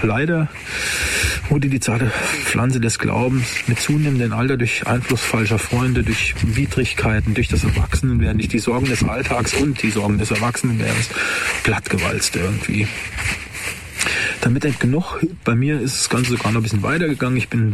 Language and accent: German; Langenaubach, Hesse, Germany; ich bin in meinem Heimatort Langenaubach in einem nicht besonders christlichen Haus aufgewachsen.